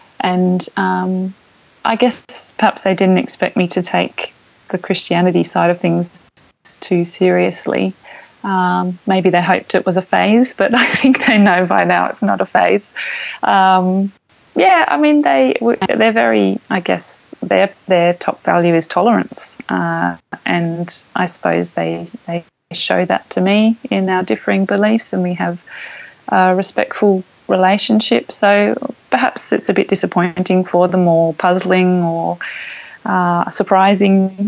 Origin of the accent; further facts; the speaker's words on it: Sydney, New South Wales, Australia; I'm a Sydney girl originally. I grew up in Sydney, went to school and uni in Sydney, and I ended up studying theology at Sydney Missionary Bible College.